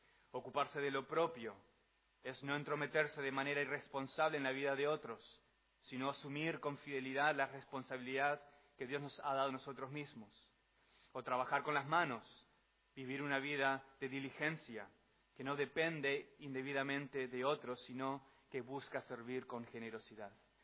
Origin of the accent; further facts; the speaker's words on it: Argentina; Soy argentino.